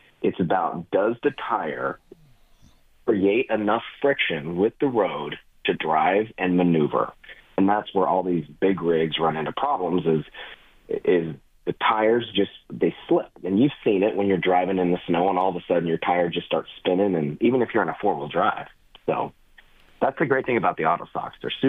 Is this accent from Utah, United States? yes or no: yes; Utah, United States; I grew up in Utah, so I was always of the chain mindset.